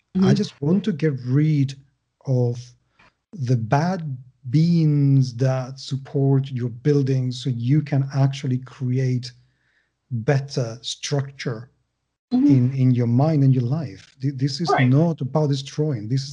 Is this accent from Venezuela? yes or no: no; Spain; English is a second language; because I am not American. I am European Spanish.